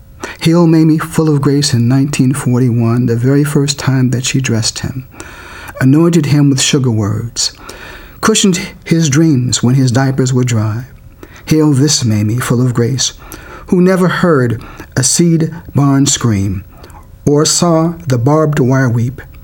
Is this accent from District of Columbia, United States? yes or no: yes; Washington, District of Columbia, United States; also born or lived in Southern US; I'm from the South, but I was raised, I came of age in D.C.